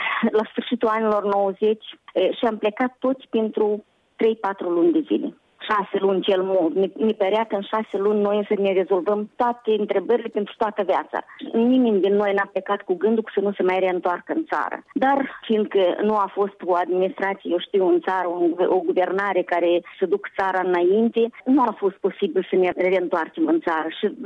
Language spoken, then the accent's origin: Romanian; Moldova; la noi în Moldova